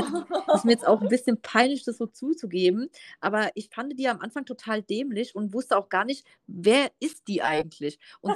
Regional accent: Worms, Rhineland-Palatinate, Germany; born there; now in Heidelberg, Germany; Also geboren bin ich in Worms, aber umgezogen für die Liebe nach Heidelberg.

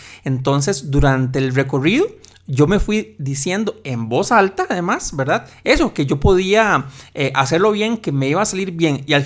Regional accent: Costa Rica; born there; yo solo tuve suerte y nací en Costa Rica.

